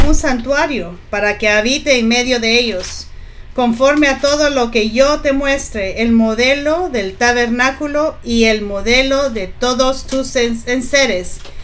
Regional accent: Qingdao, Shandong, China; Vengo de la China y vengo de una provincia que se llama Qingdao.

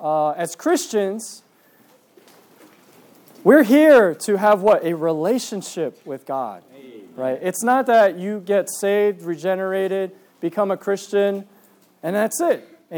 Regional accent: Piscataway, New Jersey, United States; okay, and I am from Piscataway, New Jersey.

